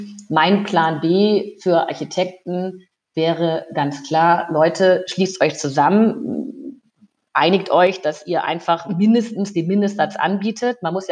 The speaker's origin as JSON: {"language": "German", "region": "Lower Saxony", "country": "Germany", "moved": "yes", "lives_now": "Rhineland, Germany"}